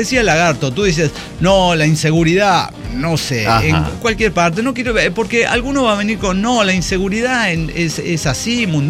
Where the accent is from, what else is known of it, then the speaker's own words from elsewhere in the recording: Mar del Plata, Buenos Aires Province, Argentina; now in Ireland; mi estancia aquí en Irlanda. Yo soy de Argentina, de Mar del Plata.